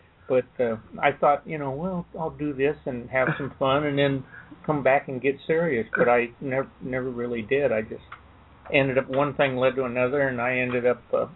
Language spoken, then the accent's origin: English; Santa Ana, California, United States; now in Huntington Beach, United States; So I was born and raised in Santa Ana. I live in Huntington Beach now.